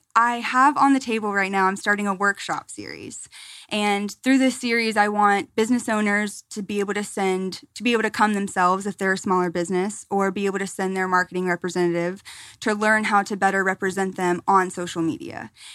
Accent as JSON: {"language": "English", "town": "Atlanta", "region": "Georgia", "country": "United States", "said": "obviously that's kind of what I'm just drawn to because I'm from Atlanta, you know."}